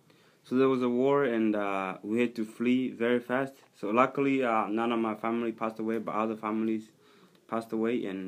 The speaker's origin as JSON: {"language": "English", "country": "Tanzania", "tie": "born or raised there", "also_born_or_lived": "DR Congo", "said": "came from Tanzania, but that's a long story to explain. So, Tanzania was a refugee camp where I grew up for 12 years, but I was born in Congo, but my parents were born in Burundi. So, my parents were refugees in Congo, and I was born there in a refugee camp"}